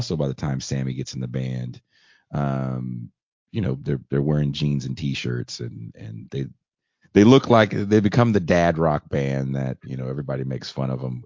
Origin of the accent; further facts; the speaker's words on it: California, United States; And then I'm from the Bay Area.